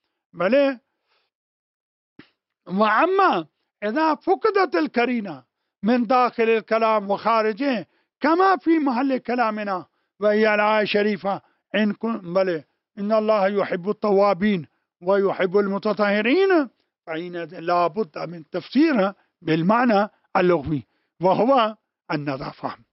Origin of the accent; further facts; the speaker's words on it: Najaf, Najaf Governorate, Iraq; هذا عندنا في النجف يكون أبو رقبة